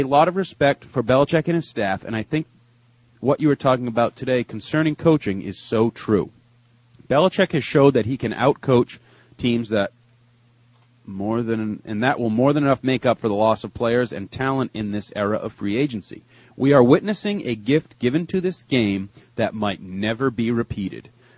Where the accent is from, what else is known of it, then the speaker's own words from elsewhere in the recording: Quincy, Massachusetts, United States; I'm from Quincy originally and go to many road games.